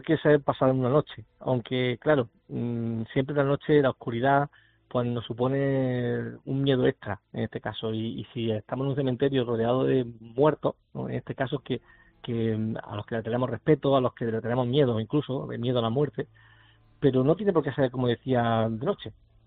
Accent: Alcaudete, Andalusia, Spain; y ya tirando para mi tierra, el cementerio histórico de Alcaudete, que también es una verdadera maravilla

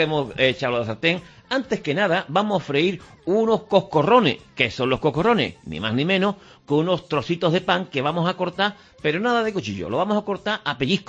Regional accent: Andalusia, Spain; en Andalucía tenemos nuestra forma de hablar

